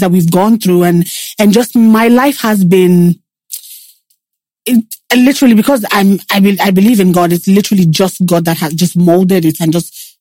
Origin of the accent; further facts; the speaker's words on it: Lagos, Nigeria; We enjoyed life living even in Lagos. I grew up here in Lagos.